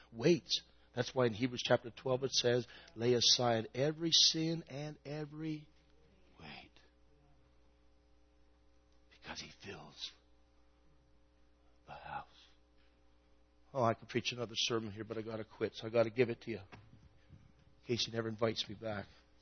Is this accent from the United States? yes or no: no; Canada; And I said, well, we're from Canada.